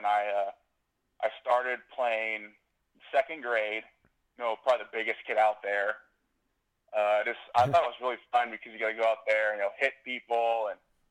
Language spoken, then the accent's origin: English; Portland, Oregon, United States; So I grew up in Portland, Oregon, northwest Portland, Bethany area. I had a really great upbringing.